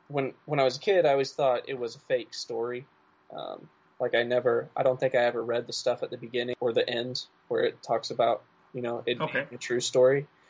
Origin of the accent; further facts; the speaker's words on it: Midwest, United States; I'm from the Midwest and like I can't imagine anything in the coldest winters we've had